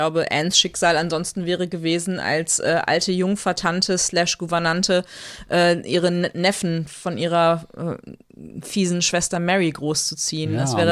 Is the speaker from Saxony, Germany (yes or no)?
no; North Rhine-Westphalia, Germany; ich bin ja im Ruhrgebiet geboren und groß geworden